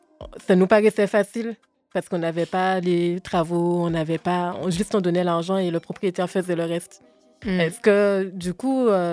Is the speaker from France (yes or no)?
yes; Guadeloupe, France; now in Paris, France; moi je sais que je suis guadeloupéenne